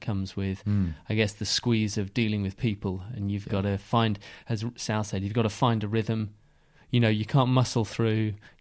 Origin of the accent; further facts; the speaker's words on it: United Kingdom; I would say, as a Brit, it's a very American way of being.